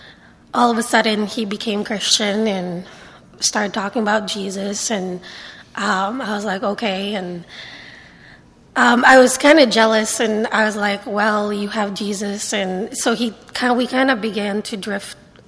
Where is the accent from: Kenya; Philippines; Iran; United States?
Philippines; born there; I was born in the Philippines. My mom works, so I grew up with nannies all my life. My father was already working in Saudi Arabia, so from the start, I grew up without my dad. My mother was a devout Catholic